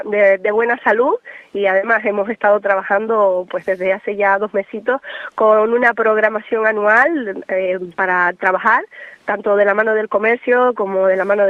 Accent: Benijo, Canary Islands, Spain; y más siendo de ese barrio que soy, de Benijo

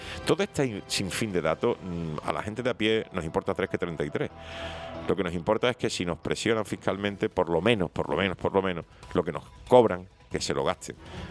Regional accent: Spain; qué torpes somos los españoles

